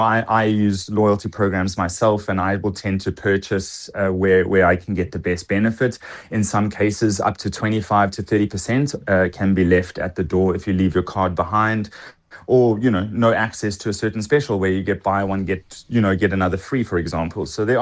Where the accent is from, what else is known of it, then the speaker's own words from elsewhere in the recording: South Africa; as a South African consumer, always trying to look out for a good deal.